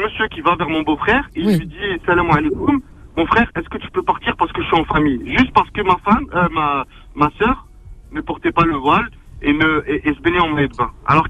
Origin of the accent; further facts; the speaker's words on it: Kabylie, Algeria; nous, on est Kabyle, on vient d'Algérie Kabyle